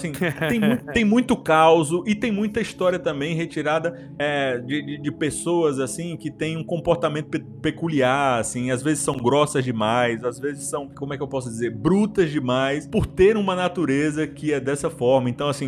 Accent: Northeast Region, Brazil; enquanto nordestino, enquanto a pessoa que cresceu e viveu boa parte da vida no Nordeste

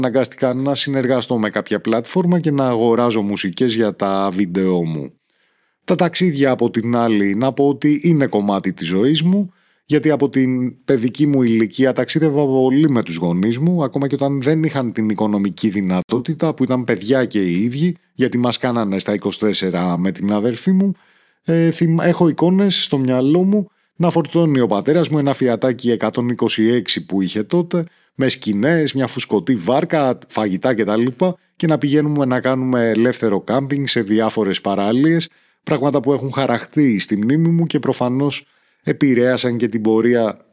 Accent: Naxos, South Aegean, Greece; μου ήρθε η ιδέα να φτιάξω έναν ταξιδιωτικό οδηγό για το νησί μου την Άξο

